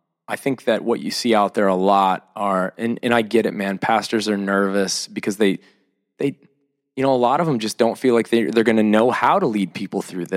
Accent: Mason, Ohio, United States; I was raised in the sort of northern, like, Mason area.

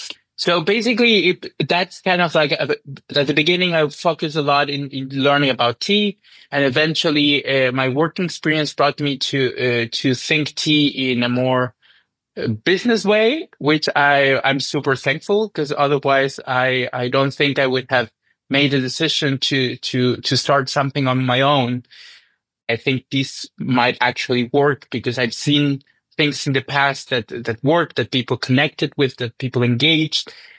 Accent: Chile; I come from Chile, the biggest tea drinking country in America. So we are big tea drinkers. I grew up drinking tea

